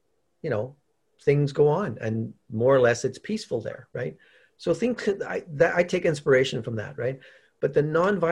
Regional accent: Northern Ireland, United Kingdom; I was born in 64. So, you know, the civil rights stuff. And then I grew up in Northern Ireland.

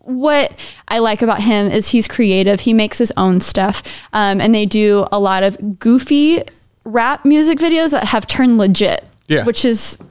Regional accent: Dallas, Texas, United States; Hey, I'm from Dallas.

